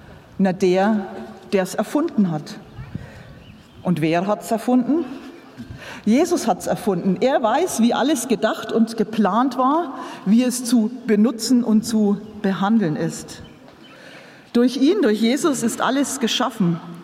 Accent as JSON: {"language": "German", "town": "Lichtenberg", "region": "Berlin", "country": "Germany", "said": "Ich komme aus Lichtenberg, also es sind nur ein paar Kilometer hier gleich ums Eck"}